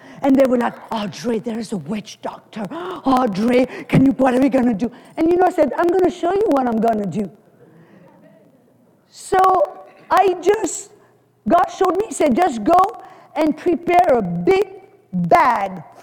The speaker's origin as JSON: {"language": "English", "country": "France", "tie": "born or raised there", "second_language": "English", "said": "can tell by my accent that I'm not from South Texas. Hallelujah. I was born and raised in France"}